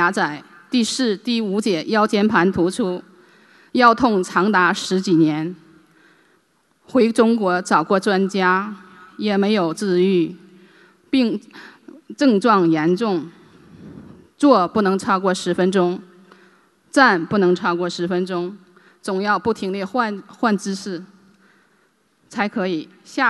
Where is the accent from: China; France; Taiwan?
France; Paris, Île-de-France; 我来自法国巴黎，今年50岁了。